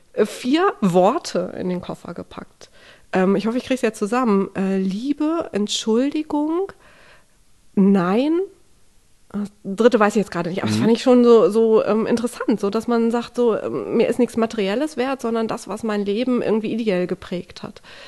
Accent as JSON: {"language": "German", "town": "Bergisch Gladbach", "region": "North Rhine-Westphalia", "country": "Germany", "tie": "born or raised there", "said": "aus Bergisch Gladbach, aus meiner Heimatstadt, das ist aber jetzt tatsächlich Zufall"}